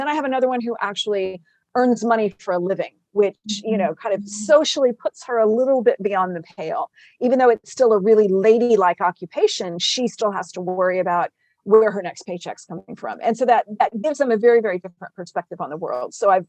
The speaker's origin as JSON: {"language": "English", "region": "Texas", "country": "United States", "tie": "born or raised there", "moved": "yes", "lives_now": "Virginia, United States", "said": "I grew up in South Texas, so snow is not a thing I ever did."}